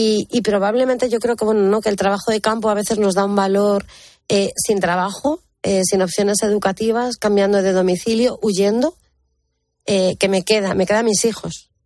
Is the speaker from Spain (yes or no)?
yes; Spain; Como española